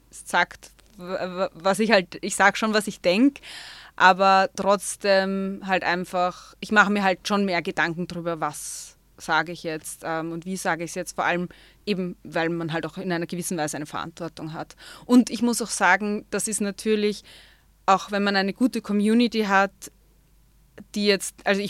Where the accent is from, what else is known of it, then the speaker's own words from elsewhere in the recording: Vienna, Austria; now in Salzburg, Austria; Ich bin ja eigentlich aus Wien und vor 7, 8 Jahren nach Salzburg gezogen.